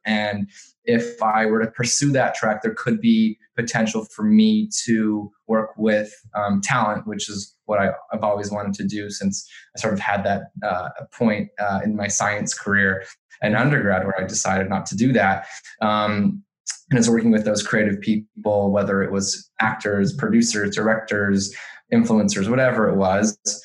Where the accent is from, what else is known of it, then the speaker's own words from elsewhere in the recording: Toronto, Ontario, Canada; also born or lived in Los Angeles, United States; So born and raised in Toronto, I went to undergrad in Los Angeles at University of Southern California.